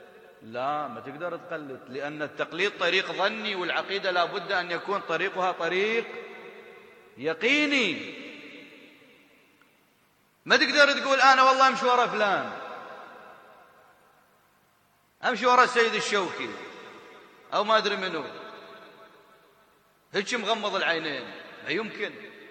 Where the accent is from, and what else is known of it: Iraq